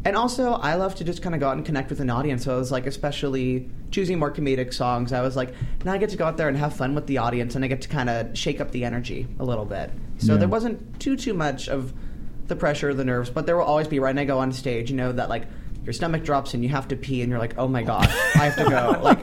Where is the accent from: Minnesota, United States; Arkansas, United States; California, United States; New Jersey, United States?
California, United States; Redondo Beach; I'm born and raised in Redondo Beach, okay.